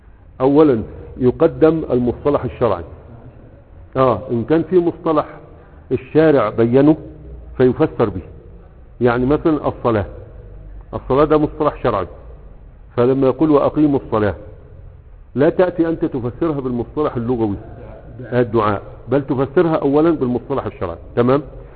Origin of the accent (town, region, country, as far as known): Egypt